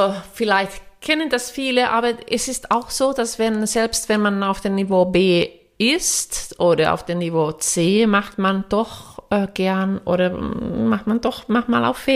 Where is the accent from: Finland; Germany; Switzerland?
Finland; born there; German is a second language; ich bin in Finnland geboren und ich arbeite als Lehrerin.